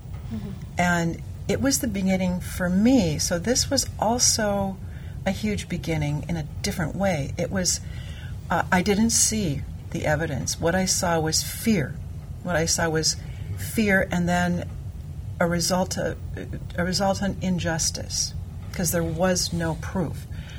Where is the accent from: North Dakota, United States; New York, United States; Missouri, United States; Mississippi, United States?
North Dakota, United States; Wahpeton; It was kind of a Wahpeton nepotism. I'm from Wahpeton, and this was after college.